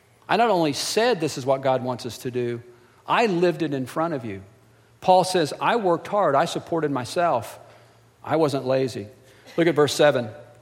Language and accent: English; the Ozarks, United States; Well, I was raised in the Ozarks, and we called it toting.